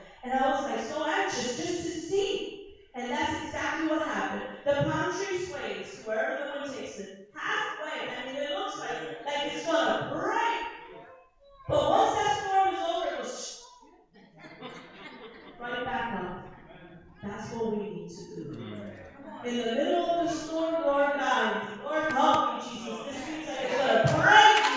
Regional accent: United States; even though I'm Puerto Rican, I've never been, I was born and raised in the States.

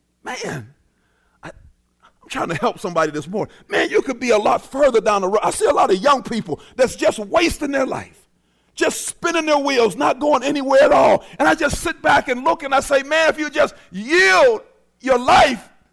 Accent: North Braddock, Pennsylvania, United States; Growing up in North Braddock, you know, not having any vision at all

